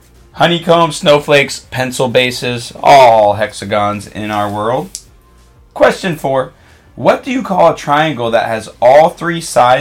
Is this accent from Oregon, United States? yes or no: yes; Oregon, United States; I grew up in Oregon. I've lived other places.